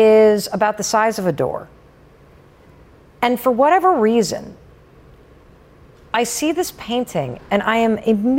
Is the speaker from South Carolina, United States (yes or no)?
no; Michigan, United States; And my parents were in town. I grew up in Western Michigan.